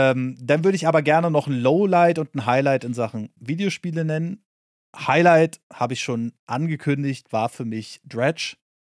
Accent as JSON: {"language": "German", "region": "Berlin", "country": "Germany", "said": "als Berliner kommst du in Baden-Württemberg nicht klar."}